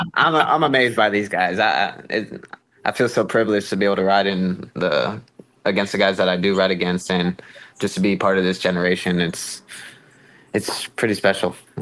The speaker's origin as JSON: {"language": "English", "region": "Florida", "country": "United States", "tie": "born or raised there", "said": "Calder was very sentimental to me as well growing up in South Florida"}